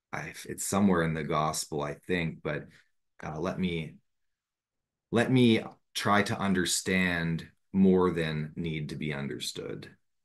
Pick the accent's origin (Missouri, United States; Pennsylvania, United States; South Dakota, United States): Pennsylvania, United States; Pittsburgh; moved away as an adult; I knew I had to leave Pittsburgh. I'm from born and raised in Pittsburgh. I met devotees in Pittsburgh. I did my education in Pittsburgh.